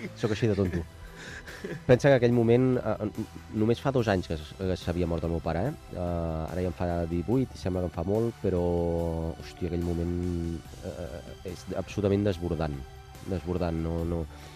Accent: Mataró, Catalonia, Spain; jo sóc de Mataró.

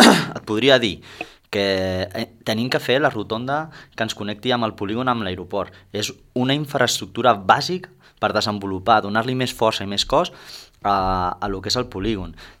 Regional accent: Tarragona, Catalonia, Spain; born there; now in Constantí, Spain; jo sóc una persona que vaig néixer a Tarragona i vaig vindre aquí a Constantí, ara fa 15 anys

